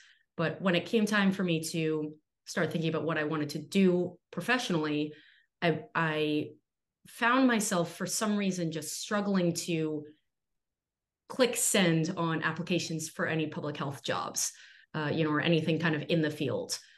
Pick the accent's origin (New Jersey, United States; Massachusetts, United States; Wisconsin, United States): Massachusetts, United States; I grew up outside of Massachusetts. I'll skip over the first 18 years because they're not super salient. But I knew I wanted to experience something totally different from Metro Boston.